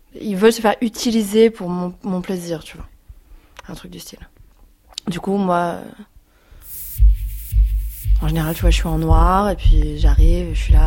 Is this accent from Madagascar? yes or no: no; France; je suis française